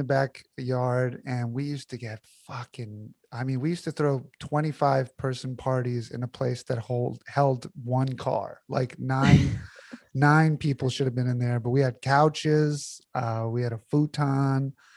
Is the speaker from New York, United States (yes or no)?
yes; Astoria, New York, United States; I am. Queens, New York. Astoria, to be exact.